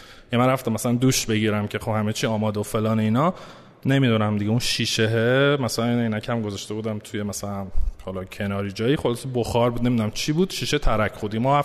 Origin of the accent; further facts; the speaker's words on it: Tehran, Tehran Province, Iran; من متولد اسفند 60 تهران و مثل خودت خب مدرسه در راهنمایی دبیرستان علامه حلی بودم.